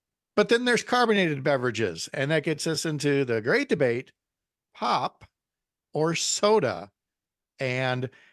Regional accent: Minnesota, United States; Originally, growing up in Minnesota, again, that is all pop.

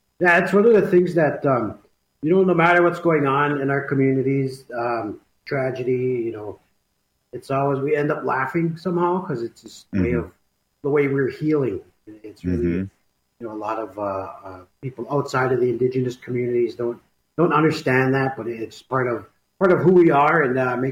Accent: Red Lake, Minnesota, United States; growing up in Red Lake, I didn't really have very many opportunities, you know, coming out of high school.

